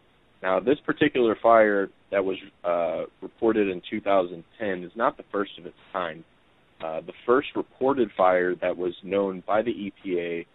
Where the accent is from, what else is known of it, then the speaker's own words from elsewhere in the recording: Hazelwood, Missouri, United States; dumped at Laddie Avenue in Hazelwood, Missouri. That's my hometown.